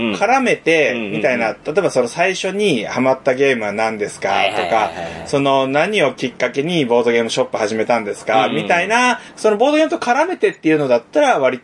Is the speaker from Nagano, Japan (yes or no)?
no; Tokamachi, Niigata, Japan; 出身はですね、知ってるでしょ。はい、新潟県の、はい、十日町市というところなんですけれども。